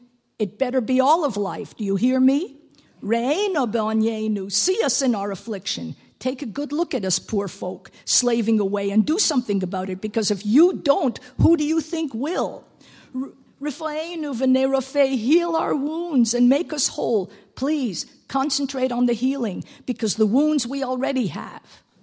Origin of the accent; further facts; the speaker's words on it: Montreal, Quebec, Canada; I come from Montreal. I grew up in Montreal.